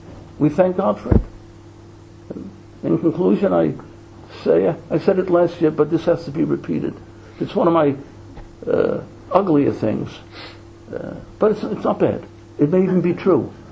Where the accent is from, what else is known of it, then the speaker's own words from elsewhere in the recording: Brooklyn, New York, United States; We lived in Williamsburg. In fact, not only did we live in Williamsburg, I was born in the Williamsburg Maternity Hospital.